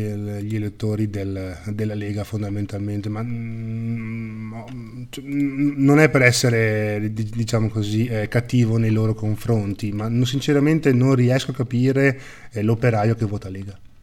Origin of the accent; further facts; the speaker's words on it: Milan, Lombardy, Italy; born there; Diciamo che sono nato a Milano, i miei parenti sono giù.